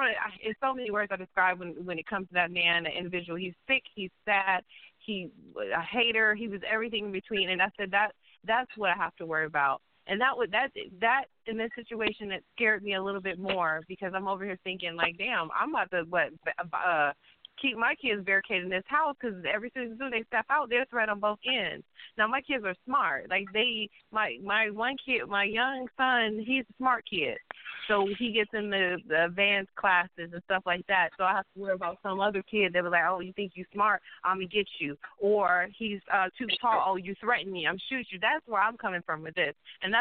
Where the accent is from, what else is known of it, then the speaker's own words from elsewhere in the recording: Detroit, Michigan, United States; that's the stories I know growing up in Detroit.